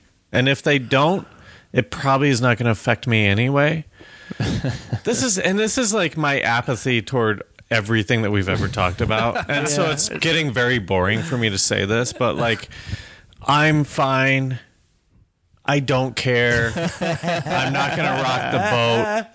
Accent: United States; Because I'm an American.

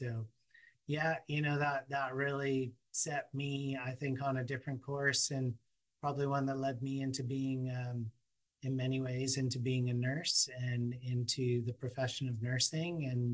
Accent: Vancouver, British Columbia, Canada; also born or lived in Prince Rupert; I was born in Prince Rupert, but raised in Vancouver for a large chunk of my life. Grew up in a single parent home.

